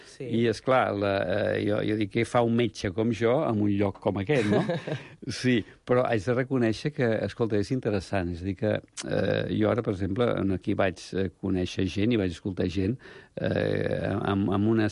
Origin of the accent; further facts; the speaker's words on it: Sant Cugat del Vallès, Catalonia, Spain; Jo sóc fill de Sant Cugat, i jo recordo quan Sant Cugat érem 7.500, ara són 75.000